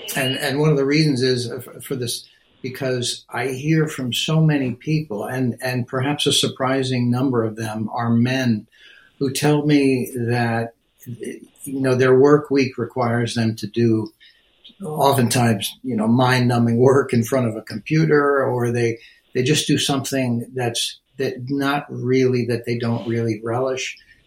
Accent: Plainfield, New Jersey, United States; I'm one of seven children. We grew up in Plainfield, New Jersey.

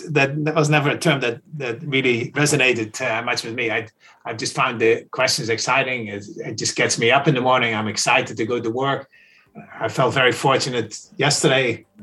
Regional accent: Netherlands; When I was in high school, I grew up in the Netherlands.

